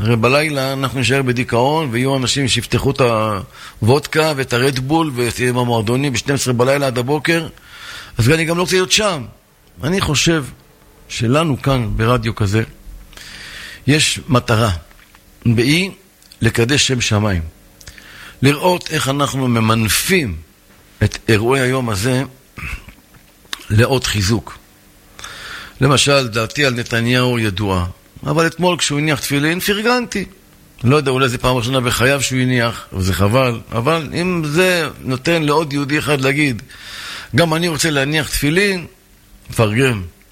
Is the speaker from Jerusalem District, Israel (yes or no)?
yes; Jerusalem, Jerusalem District, Israel; גם אני ירושלמי, אולי גדל.